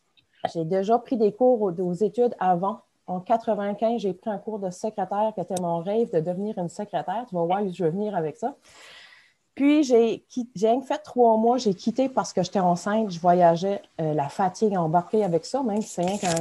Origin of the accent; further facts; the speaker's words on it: Caraquet, New Brunswick, Canada; now in Bertrand, Canada; j'ai 47 ans. Moi, j'habite de la péninsule acadienne. Je viens de Caraquet, mais j'habite présentement à Bertrand.